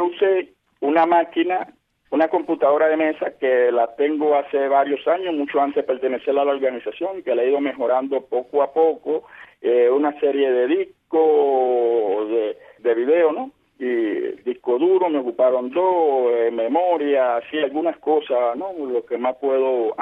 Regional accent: Cuba; Mira, como todo cubano, lo que ganamos realmente no alcanza para comprar una computadora

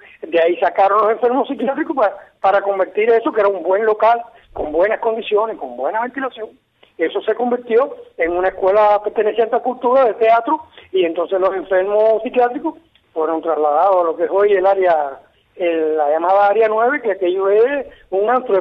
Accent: Cuba; no somos buenos cubanos.

